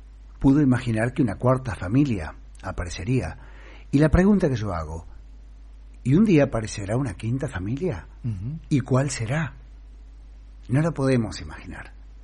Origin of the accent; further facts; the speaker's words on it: Colonia, Uruguay; Yo vivía en el interior del Uruguay, yo nací cerca de Colonia del Sacramento